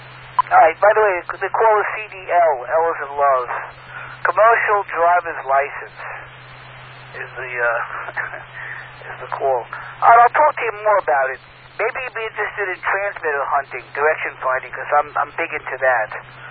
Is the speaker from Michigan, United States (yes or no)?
no; Merrick, New York, United States; I'm originally from Merrick. That's where I grew up, if you know where that is. I moved to Merrick in 1962.